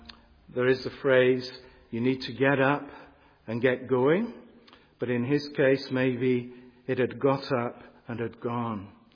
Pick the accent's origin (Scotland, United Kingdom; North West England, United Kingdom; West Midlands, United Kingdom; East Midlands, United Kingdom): North West England, United Kingdom; I heard many times when I was growing up in Lancashire